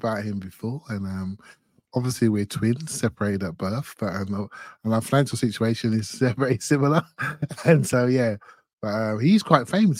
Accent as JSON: {"language": "English", "town": "Luton", "region": "East of England", "country": "United Kingdom", "tie": "born or raised there", "said": "So I grew up in the Luton area, and which is just north of London, about 30 miles north of London."}